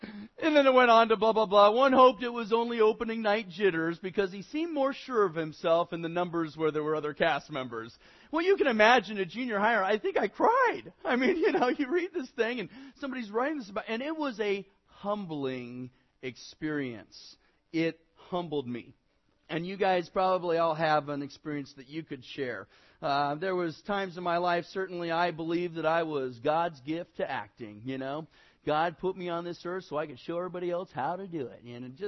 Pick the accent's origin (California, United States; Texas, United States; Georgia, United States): California, United States; Hayward; And it's in kind of a big theater in the Bay Area. And my hometown paper, the Hayward Daily Review, gave me a review.